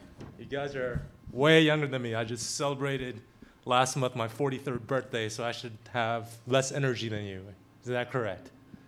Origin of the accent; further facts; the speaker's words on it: Portland, Oregon, United States; I grew up in Portland, Oregon, and I was like one of the few minorities, you know, Asian, Hispanic, African American, one of the few minorities in my class.